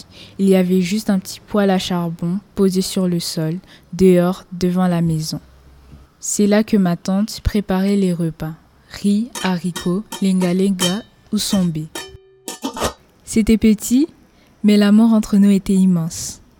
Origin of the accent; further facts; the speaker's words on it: Ginga, Kirundo Province, Burundi; born there; Je suis née à Ginga, un petit village au Burundi, à 7 heures de marche de la capitale de la province, Kirundo.